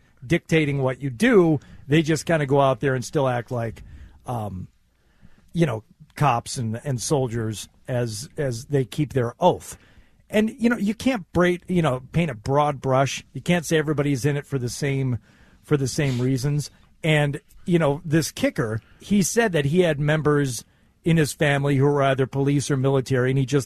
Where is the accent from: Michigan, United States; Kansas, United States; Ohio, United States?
Michigan, United States; Just growing up in Michigan, it's like, you know, you grow up close enough to Detroit, you automatically know everything about cars.